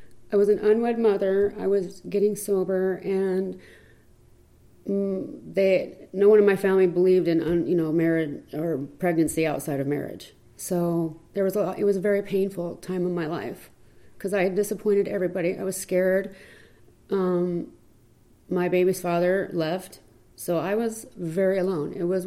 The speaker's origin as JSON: {"language": "English", "town": "Mesa", "region": "Arizona", "country": "United States", "tie": "born or raised there", "said": "I was born and raised in Mesa, Arizona. I lived here my whole life."}